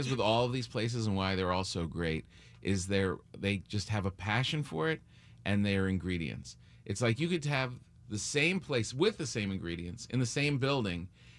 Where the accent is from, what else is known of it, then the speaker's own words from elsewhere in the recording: New Jersey, United States; also born or lived in New York; I grew up in New Jersey and New York, and there's no difference between his pizza and when you get back there.